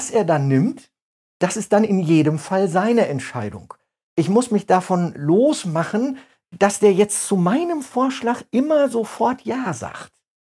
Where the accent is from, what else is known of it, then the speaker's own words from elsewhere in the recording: Paderborn, North Rhine-Westphalia, Germany; ich komme aus Paderborn, ich darf sowieso nicht lügen.